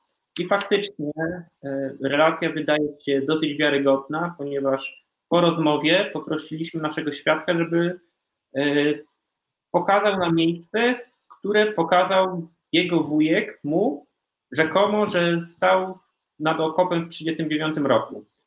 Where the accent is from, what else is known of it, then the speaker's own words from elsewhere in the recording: Chojnice, Pomeranian Voivodeship, Poland; Ja się wychowałem na osiedlu, które jest sąsiaduje z Doliną Śmierci. Jeszcze w szkole podstawowej i liceum, kiedy chojnice nie rozrastały się w północnym kierunku chojnic, ja za okna widziałem Dolinę Śmierci.